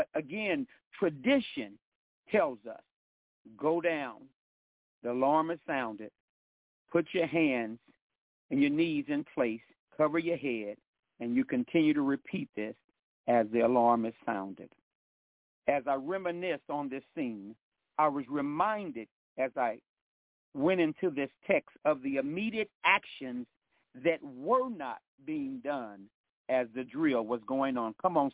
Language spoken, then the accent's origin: English; Midwest, United States; Growing up in the Midwest, it's always allowed me the opportunity to be a part of a great tradition.